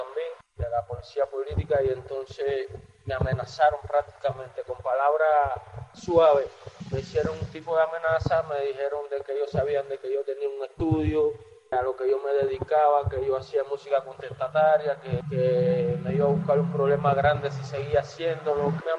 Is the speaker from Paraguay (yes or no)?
no; Cuba; apoyar a mi familia que se ha quedado en la pobreza y en la necesidad de nuestro país, que es Cuba.